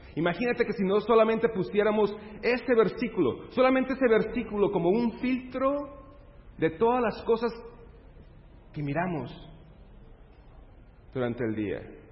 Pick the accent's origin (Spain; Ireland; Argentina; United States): United States; Medford, Oregon; soy de Medford, Oregon, Estados Unidos, del otro lado del país.